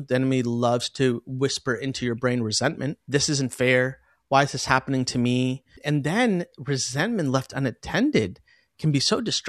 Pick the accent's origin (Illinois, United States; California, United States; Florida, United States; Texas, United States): Illinois, United States; Chicago; My mom and dad immigrated to the United States in the late 80s. And so I was born in the Chicagoland area, Sam. I grew up watching Michael Jordan win the three-peat.